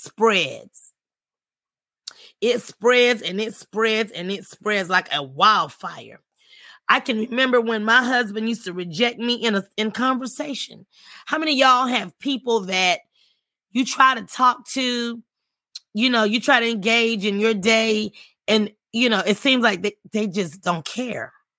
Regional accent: United States; born there; I was born in the United States. I have an accent.

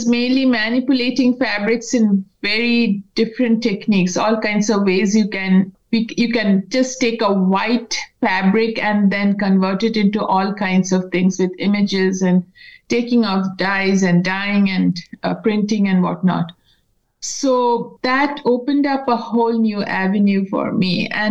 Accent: India; because growing up in India, you're just surrounded by colors.

